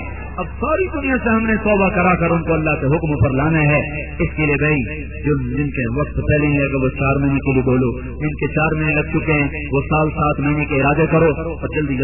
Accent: Mian Channu, Punjab, Pakistan; میاں چنو مرکز ہے میرا گاؤں کا

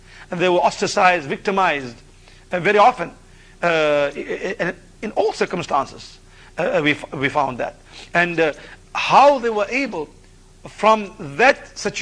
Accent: South Africa; I'm from South Africa, as you know

